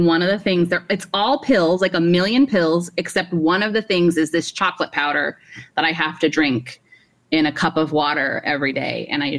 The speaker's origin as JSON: {"language": "English", "region": "the South", "country": "United States", "said": "And, you know, I'm from the South, and so I like sweet tea."}